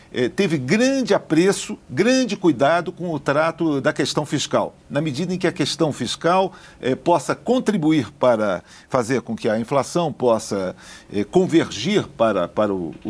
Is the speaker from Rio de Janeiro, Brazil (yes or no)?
yes; Rio de Janeiro, Brazil; Eu sou do estado do Rio de Janeiro